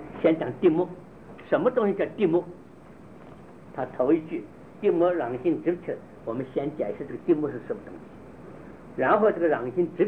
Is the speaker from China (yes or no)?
yes; China; 我们中国人这个喜欢讲如如